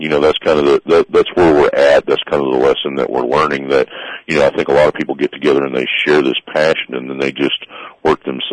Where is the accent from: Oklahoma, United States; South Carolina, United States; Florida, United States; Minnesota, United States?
Florida, United States; I have fished my entire life. I'm from Florida, saltwater fished.